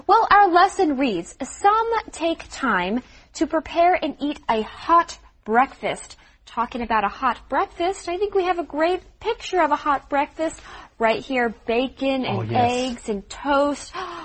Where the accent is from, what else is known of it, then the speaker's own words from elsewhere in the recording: United States; Yes, I'm dressed up as an American. I'm from the United States.